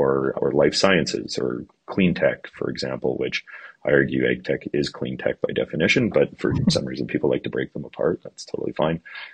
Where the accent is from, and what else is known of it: Canada